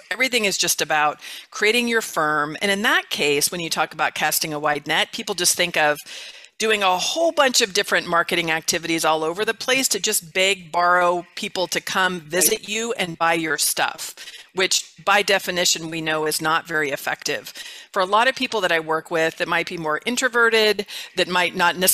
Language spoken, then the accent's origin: English; California, United States; now in Arizona, United States; I'm from California originally.